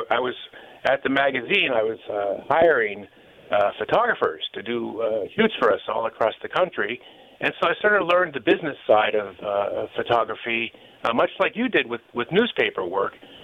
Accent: Pittsburgh, Pennsylvania, United States; I love Pittsburgh. I mean, I grew up there. I spent my first 20 years of my life there. I grew up in Stanton Heights.

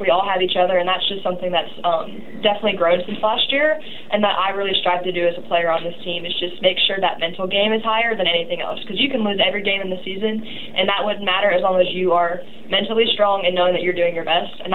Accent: United States; as an American player who, like, didn't know how to play that way.

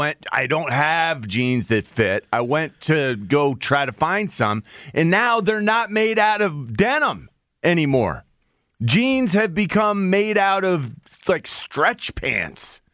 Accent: Mechanicsburg, Pennsylvania, United States; growing up in Mechanicsburg

